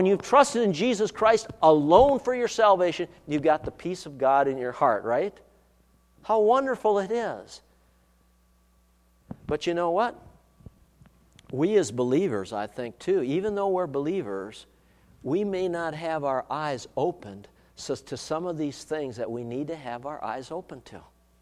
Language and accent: English; Duluth, Minnesota, United States; born there; I was born in Duluth, Minnesota.